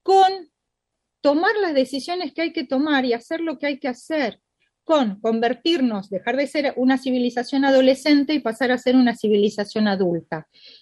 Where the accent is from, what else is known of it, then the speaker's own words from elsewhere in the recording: Argentina; Ojo, nosotros somos argentinos.